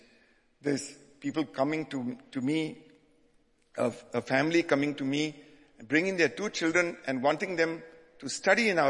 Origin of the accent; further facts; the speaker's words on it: Goa, India; now in Tripura, India; that's where I grew up in Goa, which is very Catholic.